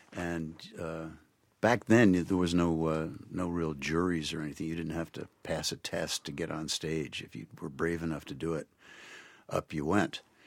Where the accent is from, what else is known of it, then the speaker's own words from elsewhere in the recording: Concord, New Hampshire, United States; I grew up in Concord, New Hampshire. My daddy taught at St. Paul's School, so I was a faculty brat.